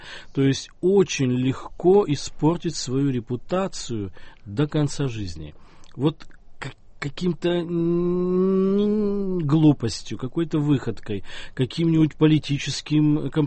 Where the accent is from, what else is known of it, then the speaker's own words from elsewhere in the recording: Perm, Perm Krai, Russia; moved away; also born or lived in Moscow; когда сбежал из Перми и переезжал в Москву, я хотел еще дальше уехать